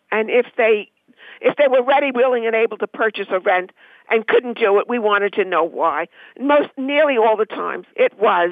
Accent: New York, United States; also born or lived in New Jersey; We grew up in New York, New Jersey, and we had seen discrimination.

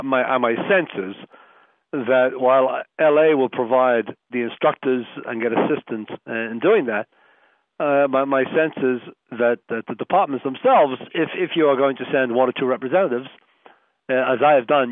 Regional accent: Northeast, United States; I came down here from the Northeast, and I had never really been to Miami before.

